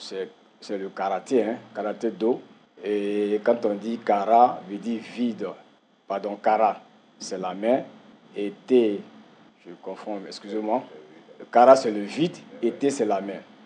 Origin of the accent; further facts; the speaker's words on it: Côte d’Ivoire; c'est une sixième dame, Shitoriu. Je viens de la Côte d'Ivoire.